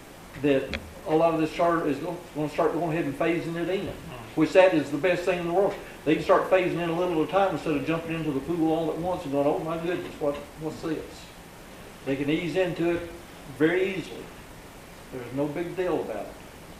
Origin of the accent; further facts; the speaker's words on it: Tullahoma, Tennessee, United States; also born or lived in Lincoln County, Tennessee; My roots go back to this county almost 200 years now. I was born in Lynn County Hospital. And I was raised in Tullahoma, but I chose after I got out of school at UT and I ought to come back to Lincoln County to live.